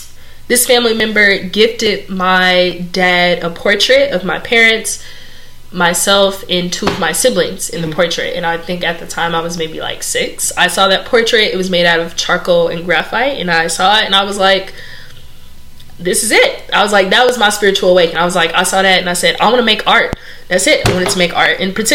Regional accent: Chicago, Illinois, United States; And I collect a lot of ebony and jets as a Chicagoan

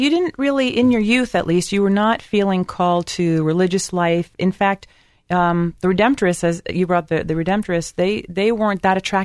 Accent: New York, United States; And we also have something in common, Father, is that we're both from New York, and we both started out in the advertising industry.

